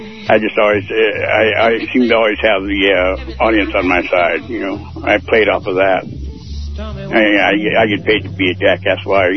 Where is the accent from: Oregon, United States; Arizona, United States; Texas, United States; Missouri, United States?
Arizona, United States; also born or lived in Illinois; now in Los Angeles, United States; I grew up in Illinois, first part of my life, then we moved to Arizona, and I went to school there, pretty much high school.